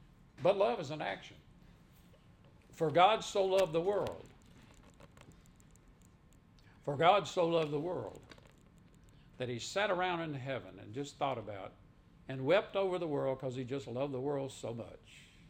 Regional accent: Mississippi, United States; I grew up in Mississippi. I saw a lot of segregation.

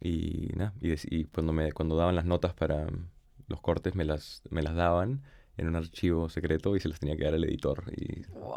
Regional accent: Lima, Peru; moved away as an adult; also born or lived in Boston, United States; Nací y crecí en Lima, Perú, y salí muy poco del país. Me quedé mucho tiempo en Lima hasta los 18. Y después me fui corriendo y fui a Boston a estudiar.

